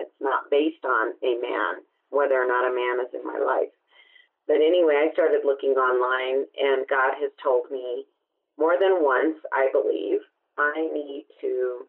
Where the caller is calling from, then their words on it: Albuquerque, New Mexico, United States; I'm calling from Albuquerque.